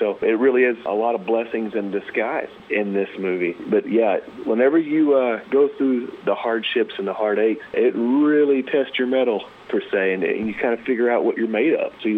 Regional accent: Texas, United States; I grew up in Texas where I still live, and I grew up with five brothers

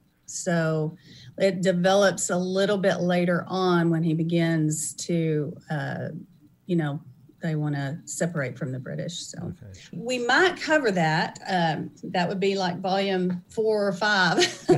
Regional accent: Texas, United States; and it was really cold, and I'm from Texas, and it was a little challenging

